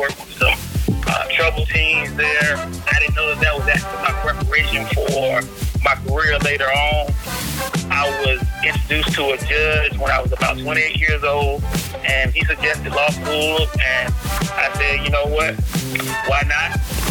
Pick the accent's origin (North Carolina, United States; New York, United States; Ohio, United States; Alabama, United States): North Carolina, United States; Little City; now in Greenville, United States; started practicing law back in my hometown, a small country town called Little City, North Carolina. And from there, we moved to Greenville, North Carolina.